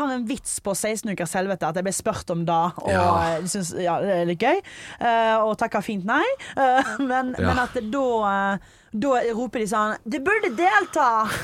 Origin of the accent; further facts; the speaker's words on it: Stord, Vestland, Norway; Hjemme på Stord, snorkler hjemme på Stord.